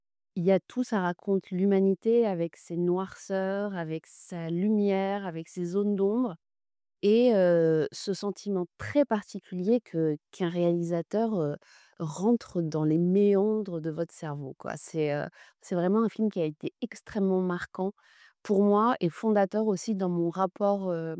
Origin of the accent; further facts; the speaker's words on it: Morocco; Donc, j'ai grandi au Maroc et j'ai beaucoup voyagé avec ma mère à travers le Maroc, dans le désert.